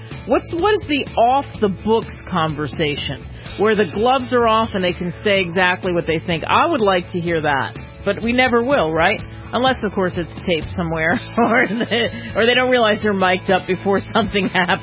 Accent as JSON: {"language": "English", "country": "United States", "said": "So I love American. I'm an American."}